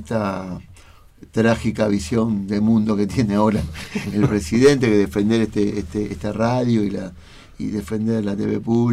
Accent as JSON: {"language": "Spanish", "town": "Sarandí", "region": "Buenos Aires Province", "country": "Argentina", "said": "que Arsenal es el club de mi barrio, de Grondona, yo soy de Sarandí."}